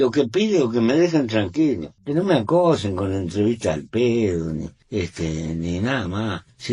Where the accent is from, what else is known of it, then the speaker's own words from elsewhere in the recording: Uruguay; Yo estoy viviendo como vive la mayoría de la gente en mi país, la mayoría.